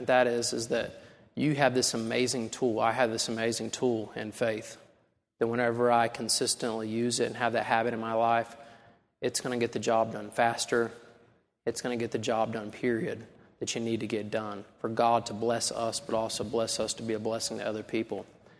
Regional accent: Oklahoma, United States; I'm not a Mississippi State fan. I'm from Oklahoma. That's

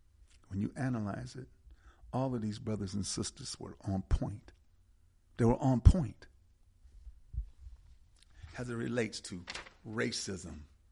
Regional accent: Milwaukee, Wisconsin, United States; And, of course, a shout-out to Milwaukee. I'm from Milwaukee.

